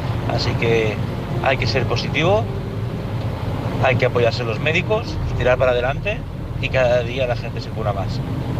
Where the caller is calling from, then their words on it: Barcelona, Catalonia, Spain; llamo de Barcelona.